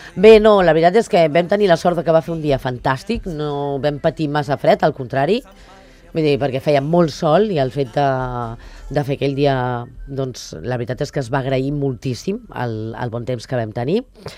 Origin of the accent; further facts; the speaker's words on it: Sant Cugat, Catalonia, Spain; Soc de Sant Cugat